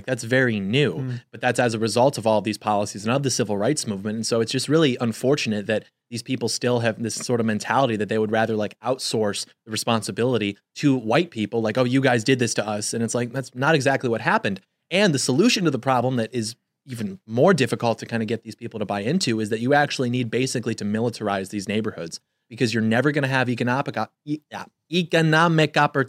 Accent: Midwest, United States; Don't get me wrong. I'm from the Midwest.

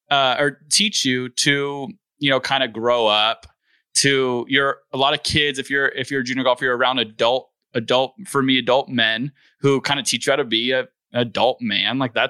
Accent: Valencia, California, United States; even if I grew up where I grew up in Valencia, which is a pretty nice town.

